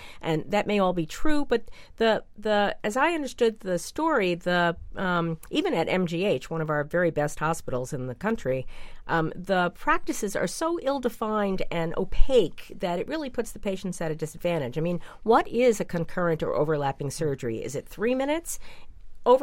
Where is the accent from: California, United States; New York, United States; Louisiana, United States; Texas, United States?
New York, United States; You know, I come from a state, I grew up in New York, where we had the Regents high stakes test at the end of every year in every subject in high school anyway.